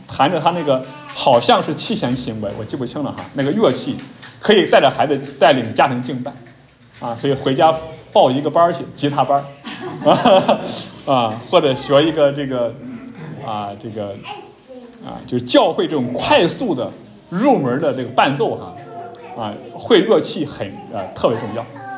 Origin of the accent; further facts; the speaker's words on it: China; 我们身为中国人，身为中国的基督徒，